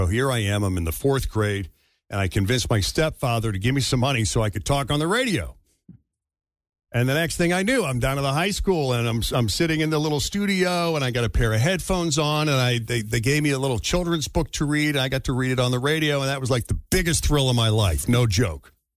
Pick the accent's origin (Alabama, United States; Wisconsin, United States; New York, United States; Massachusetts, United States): Massachusetts, United States; And I was very lucky because my hometown's public high school just outside Boston had a 10-watt educational student-run radio station